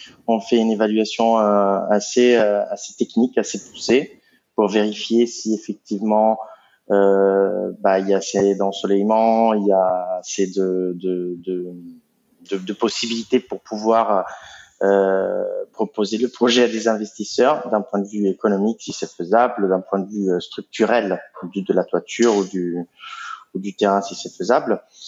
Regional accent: Italy; accent: Italian; French is a second language; je suis italien, vous allez probablement l'entendre de mon accent

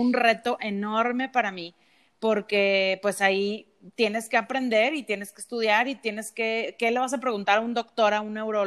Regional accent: Torreón, Coahuila, Mexico; comencé a trabajar en una radiodifusora aquí en Torreón. Yo soy de Torreón, Coahuila.

